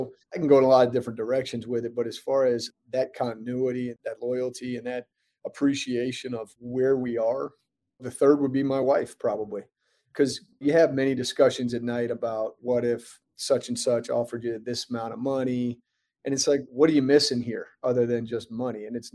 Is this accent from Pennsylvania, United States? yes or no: no; Vermont, United States; I grew up in Vermont, so my dream job was the head coach at the University of Vermont.